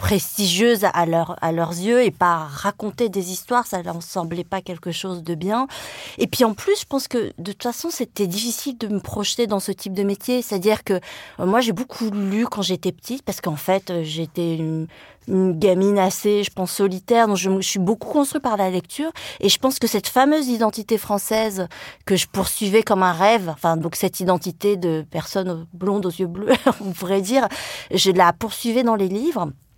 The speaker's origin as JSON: {"language": "French", "town": "Le Mans", "region": "Pays de la Loire", "country": "France", "tie": "born or raised there", "said": "j'ai grandi au Mans, dans la Sarthe. Et pendant toute ma scolarité, j'étais la seule d'origine étrangère."}